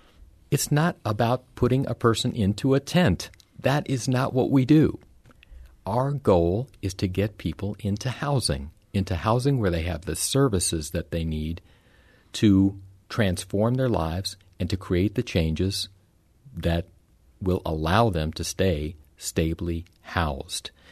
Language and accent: English; Oakland, California, United States; now in St. Louis, United States; The difference between where I grew up in Oakland, California, and St. Louis is like night and day